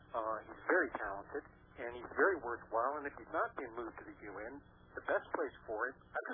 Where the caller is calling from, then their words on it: Highland Home, Alabama, United States; I'm calling from Highland Home, Alabama.